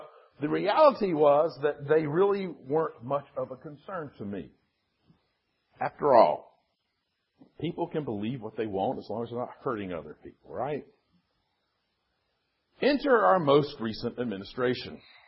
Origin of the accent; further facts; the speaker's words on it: United States; And as an American, I find it repulsive and dangerous.